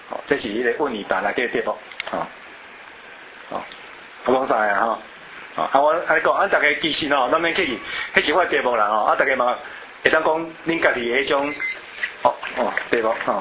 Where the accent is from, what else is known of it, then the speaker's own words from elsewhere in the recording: Malaysia; 我马来西亚人个，